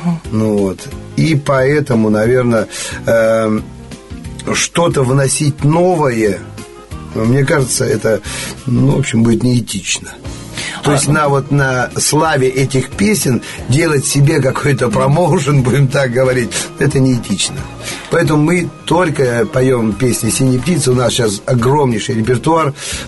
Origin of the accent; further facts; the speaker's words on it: Vologda, Vologda Oblast, Russia; так как я вологжанин